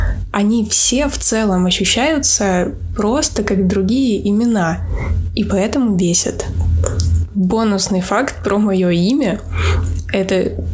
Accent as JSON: {"language": "Russian", "country": "Moldova", "said": "еще никто и ни разу не назвал Молдову, ну или хотя бы Румы"}